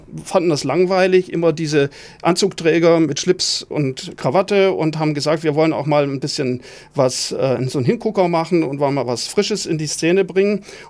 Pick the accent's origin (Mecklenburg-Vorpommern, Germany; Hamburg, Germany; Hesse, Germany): Mecklenburg-Vorpommern, Germany; Rostock; Ja, ich bin ja Rostocker